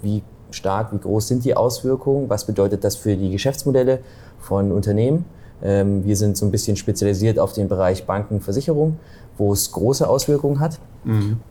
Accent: Thuringia, Germany; Nee, wir sind ja aus dem Osten in Thüringen. Da, also ein bisschen Radio haben wir abgekriegt.

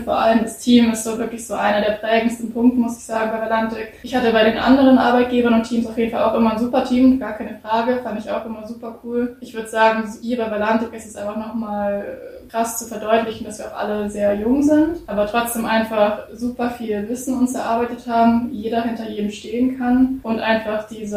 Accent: Munich, Bavaria, Germany; Ich komme auch aus München

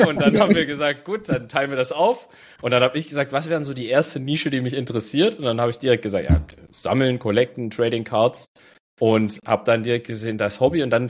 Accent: Germany; accent: German; Vielleicht ist es auch mein deutscher Akzent, kann auch sein.

